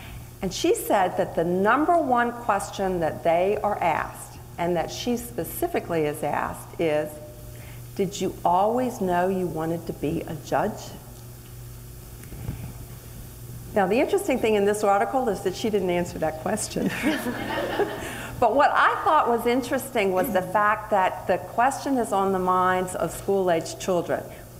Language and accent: English; Delaware, United States; For those of you who may not know much about Delaware, I'm from Delaware.